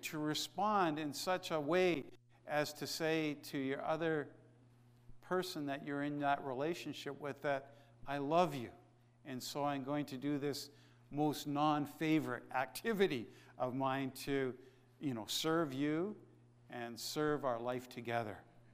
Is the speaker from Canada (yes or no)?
yes; Canada; No, we are Canadian. We are Canadian.